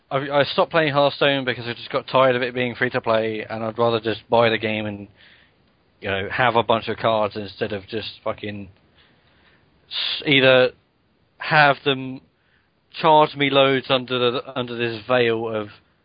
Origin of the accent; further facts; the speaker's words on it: United Kingdom; The problem with being British is that whenever you see, like, a British person in a game, they're always Cockney.